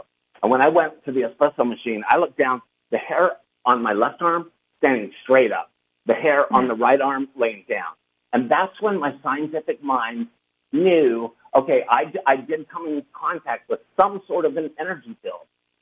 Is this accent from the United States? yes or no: yes; Utah, United States; also born or lived in Big Bear Lake; and I used to have a house at 9,500 feet in Big Bear Lake, and I'm from Utah.